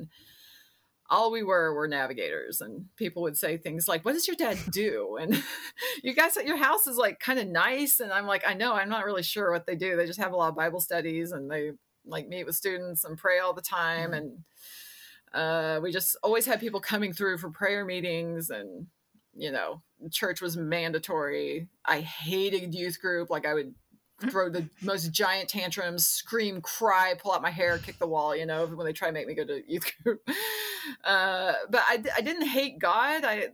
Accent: Fayetteville, Arkansas, United States; So I grew up in Arkansas, Fayetteville, Arkansas

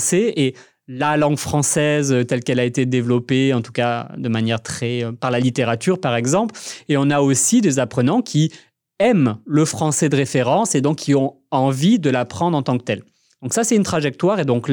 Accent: Paris, Île-de-France, France; accent: Paris; mon accent de Paris, on va dire, pour simplifier les choses. Et donc, je faisais exprès sur le marché à reprendre mon accent du sud

